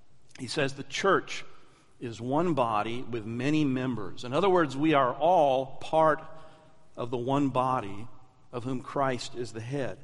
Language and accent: English; Connecticut, United States; You know, I grew up in New England and grew up in the state of Connecticut for part of my life, and we lived in an area that used to be farmland about 100 years earlier.